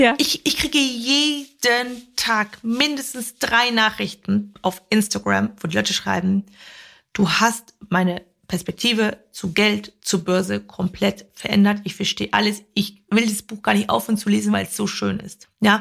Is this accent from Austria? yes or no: no; Poland; ich bin in Polen groß geworden.